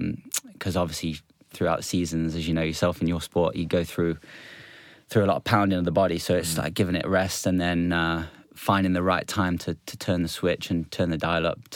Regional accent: East Midlands, United Kingdom; born there; I was born around Nottinghamshire area.

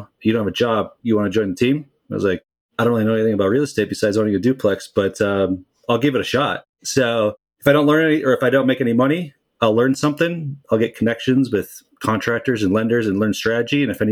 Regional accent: Wisconsin, United States; I'm from Wisconsin, bought a duplex in 2015.

